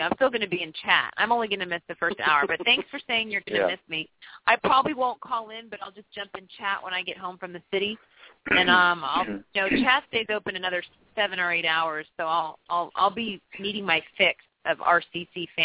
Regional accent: Sacramento, California, United States; also born or lived in San Francisco, United States; I mean, I was born in San Francisco but then raised in Sacramento because my mom didn't want to raise us there.

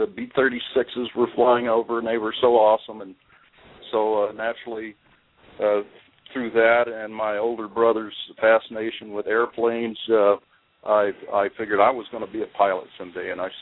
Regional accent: Sundown, Texas, United States; also born or lived in Oklahoma / Colorado; I'm an Okie by birth. I was born in Oklahoma and migrated to Colorado and then settled a little bit longer in Texas as I went through elementary school and settled in the town of Sundown, which is near Lubbock.

